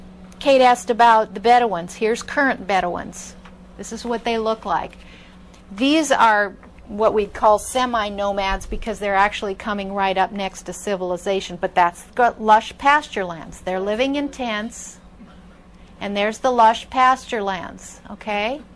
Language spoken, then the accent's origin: English; Midwest, United States; when I think about pasture land, I'm from the Midwest, so I think about, you know, knee-high wheat and alfalfa and all these kind of things.